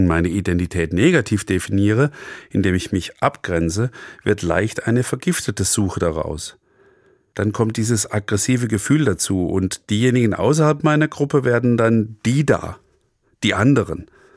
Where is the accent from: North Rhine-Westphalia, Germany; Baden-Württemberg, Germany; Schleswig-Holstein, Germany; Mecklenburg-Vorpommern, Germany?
Baden-Württemberg, Germany; accent: South Baden; Und dann meine südbadische Herkunft, mein Dialekt, die Mentalität, Landschaft, die hiesigen Spezialitäten. Ach, wie schön ist es, zu wissen, wo man herkommt und wo man hingehört.